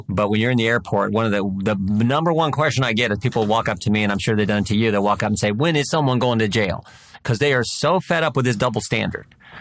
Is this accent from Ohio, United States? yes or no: yes; Urbana, Ohio, United States; From Ohio. Grew up in right where we're, you know, my mom and dad are from that same hometown area, Urbana, Ohio, West Central Ohio.